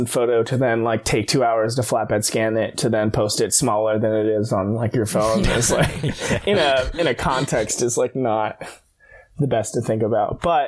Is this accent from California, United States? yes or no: yes; California, United States; And I'm from California. So I like moved back and like gave LA a shot for a little bit.